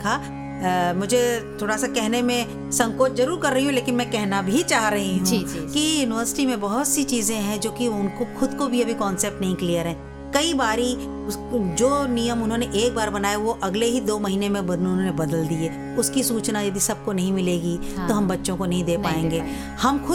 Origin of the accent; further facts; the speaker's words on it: Ayodhya, Uttar Pradesh, India; मैं अयोध्या से हूँ